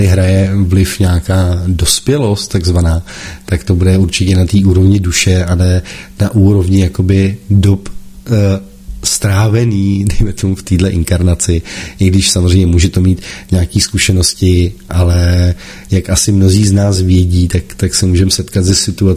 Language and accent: Czech; Prague, Czechia; stěhoval jsem se vlastně z Prahy, protože já jsem celý život bydlel v Praze, momentálně bydlím právě na vesničce